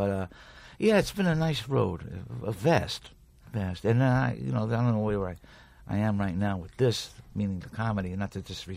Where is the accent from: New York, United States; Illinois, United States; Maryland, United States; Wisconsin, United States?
New York, United States; Flushing; also born or lived in Bronx; I was born in the Bronx and stayed with my grandmother for years, and then I moved to my parents in Whitestone, Flushing, Queens. This all happened in Flushing, Queens, man.